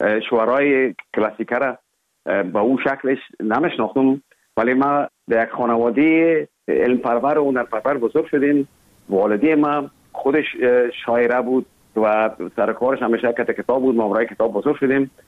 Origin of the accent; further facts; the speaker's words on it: Kabul, Afghanistan; born there; اصلا زادگاه من کابل است ولی همطور که گفتم زیاد ما در دیگه ولایت هم بودیم